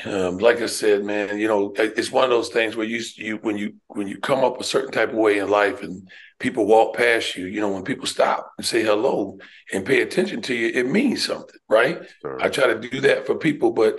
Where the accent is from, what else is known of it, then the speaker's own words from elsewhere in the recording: Riverhead, New York, United States; I grew up on Long Island, Riverhead, New York. That's East End of Long Island.